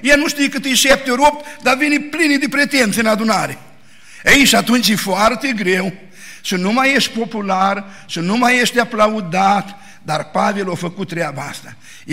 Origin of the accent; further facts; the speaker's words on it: Bucovina, Romania; Noi suntem bucovineni, de-aia mai conservatori.